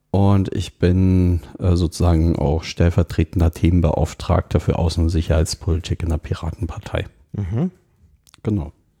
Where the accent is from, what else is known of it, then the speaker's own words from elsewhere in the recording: Munich, Bavaria, Germany; Ich komme aus München.